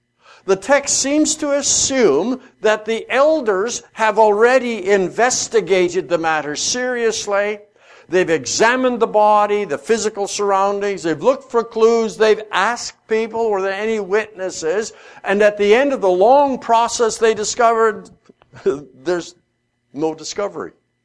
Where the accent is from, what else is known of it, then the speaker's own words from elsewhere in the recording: Saskatchewan, Canada; I grew up in Saskatchewan, and I have an idea of what a field means.